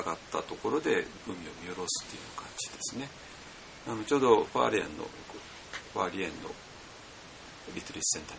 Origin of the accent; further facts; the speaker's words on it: Hodatsushimizu, Ishikawa, Japan; それを支えた一つが宝達の金山で、まあ、そこが私の実家なんだけども